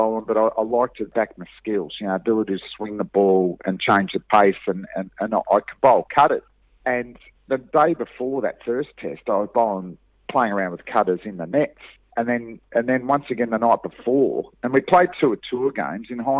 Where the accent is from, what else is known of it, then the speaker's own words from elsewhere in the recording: Australia; they're bowling what we would call probably as an Australian length on non-swinging pitches.